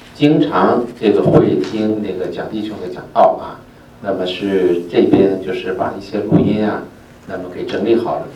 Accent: Beijing, China; 我是从北京来啊

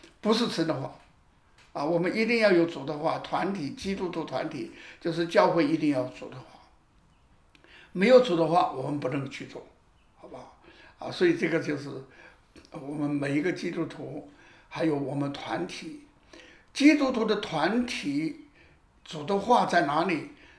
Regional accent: China

